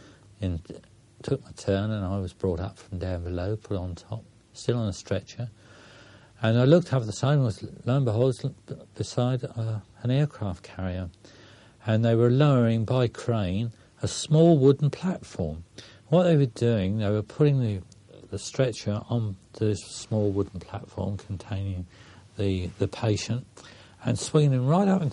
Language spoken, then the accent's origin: English; United Kingdom; And I said, "I'm British,"